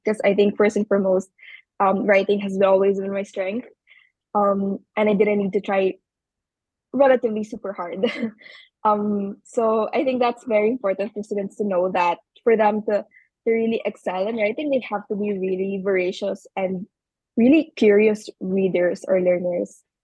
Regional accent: Bacolod, Western Visayas, Philippines; I'm from Bacolod, Negros Occidental in Region 6.

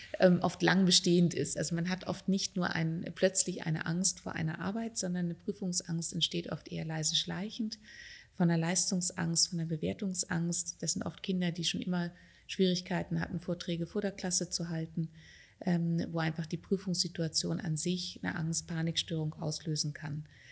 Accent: Germany; moved away as an adult; now in Austria; Ich komme ja aus Deutschland und habe dort 10 Jahre lang Home Treatment etabliert

